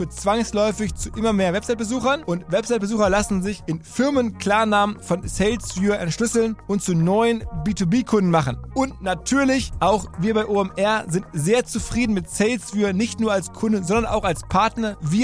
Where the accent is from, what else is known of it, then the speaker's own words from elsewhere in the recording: North Rhine-Westphalia, Germany; Ich bin ja aus dem Ruhrgebiet, also Schalke-Fan aufgewachsen.